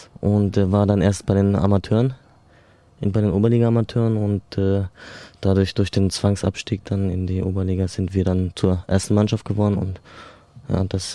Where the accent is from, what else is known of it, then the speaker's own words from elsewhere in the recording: Mannheim, Baden-Württemberg, Germany; born there; meine Mutter auch in der städtischen Musikschule in Mannheim und so hat sich das ergeben, ja, und dann bin ich hier geboren.